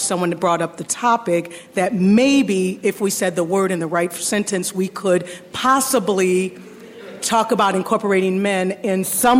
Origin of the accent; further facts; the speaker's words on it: Wisconsin, United States; Hi, everyone. … from Wisconsin, and I'm the one that's known to talk the most